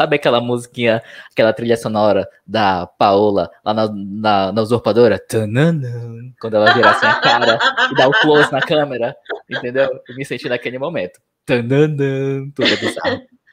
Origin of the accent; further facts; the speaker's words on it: Manaus, Amazonas, Brazil; moved away; Eu saí de Manaus em 2016.